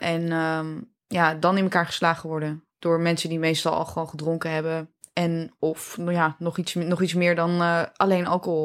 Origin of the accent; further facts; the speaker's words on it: Zeewolde, Flevoland, Netherlands; Ja, nou ja, goed, ik ben opgegroeid in Zeewolde.